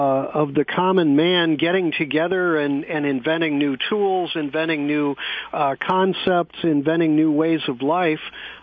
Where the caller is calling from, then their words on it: San Francisco, California, United States; As a matter of fact … from San Francisco